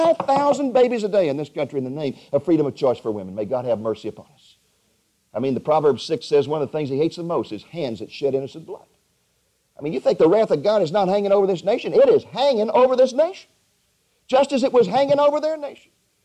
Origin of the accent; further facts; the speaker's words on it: Dallas, Texas, United States; And I'm ashamed to tell people I'm from Dallas.